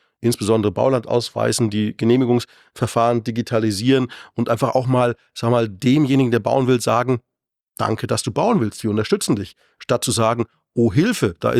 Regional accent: Bavaria, Germany; now in Munich, Germany; Ich komme aus der Fränkischen Rhön, lebe seit 25 Jahren in München und es ist einfach eine tolle Stadt.

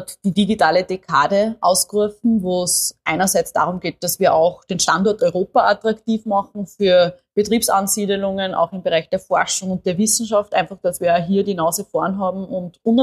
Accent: Upper Austria, Austria; ich komme aus Oberösterreich. Wir haben gemeinsam, dass wir beide Mühlviertler sind. Bin 29 Jahre alt

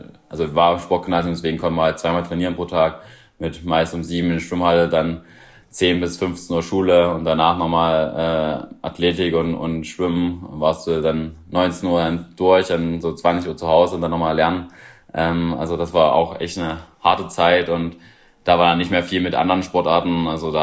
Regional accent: Leipzig, Saxony, Germany; Also ich komme aus Leipzig, und da gibt es halt viel Laufwettkämpfe

